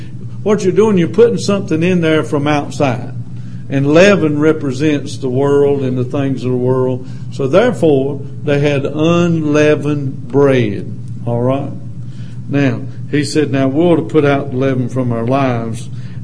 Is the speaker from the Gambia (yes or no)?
no; the South, United States; Of course, I was raised in the South and taught better than to interrupt people.